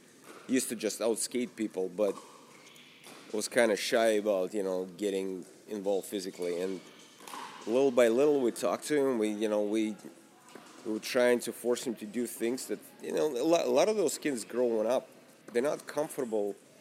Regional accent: Russia; I am definitely growing up in Russia and, being exposed to those different situations

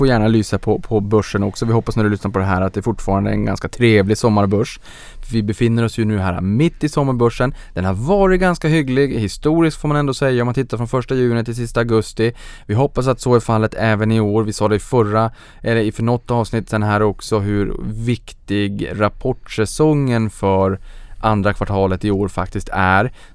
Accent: Boden, Norrbotten County, Sweden; Jag kommer från Boden.

